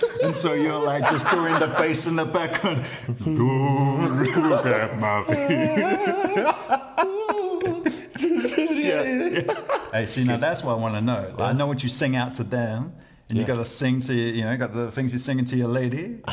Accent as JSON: {"language": "English", "region": "Wellington", "country": "New Zealand", "said": "Because I'm still from Wellington, so it's … songs you've never heard of."}